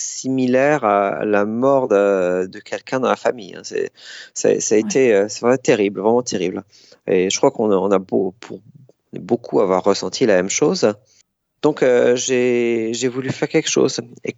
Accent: France; now in United Kingdom; en tant que Français ou Européen au Royaume-Uni.

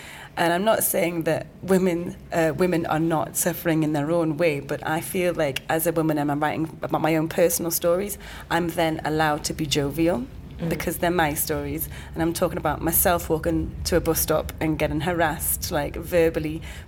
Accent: North East England, United Kingdom; Mate, I'm half Pakistani, half Geordie. Imagine the pressure.

